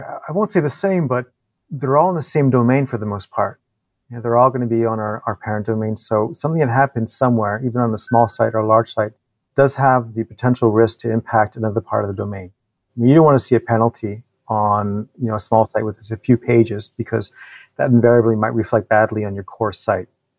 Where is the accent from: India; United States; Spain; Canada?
Canada; Montreal, Quebec; I'm from Montreal